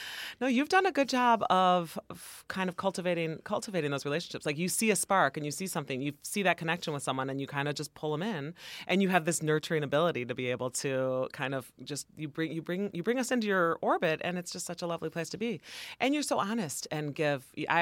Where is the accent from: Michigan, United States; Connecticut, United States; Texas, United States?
Michigan, United States; I grew up in Michigan, and so in Northern Michigan.